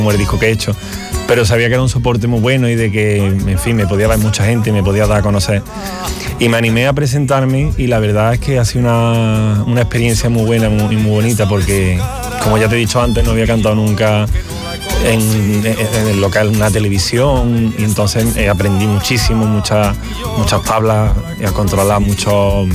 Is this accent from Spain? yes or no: yes; Córdoba, Andalusia, Spain; Yo soy cordobés por los cuatro costados. Y la verdad me siento muy orgulloso de mi tierra